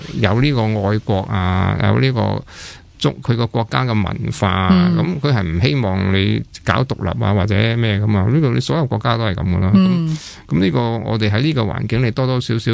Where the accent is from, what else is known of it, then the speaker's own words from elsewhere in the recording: Hong Kong; 即是我是中国人，在香港、我是香港人的那个感觉